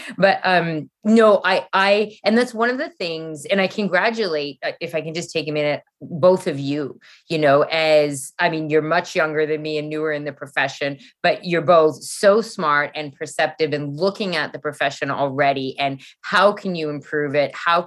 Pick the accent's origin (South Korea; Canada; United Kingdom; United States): Canada; born there; And yet I say that as Canadian born, white, English speaking, heterosexual.